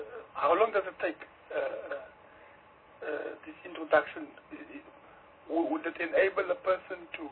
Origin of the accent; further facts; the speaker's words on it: Western Cape, South Africa; I'm from the Western Cape, and in the Western Cape, Worcester is known as one of the best deaf schools in the country, I think.